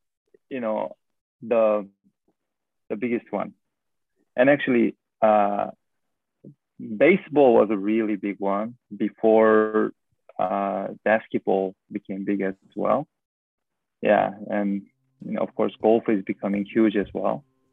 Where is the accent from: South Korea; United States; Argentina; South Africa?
South Korea; English is a second language; We are going to South Korea, where I am originally from. I'm going back to my home country to give back by providing workshops and seminars.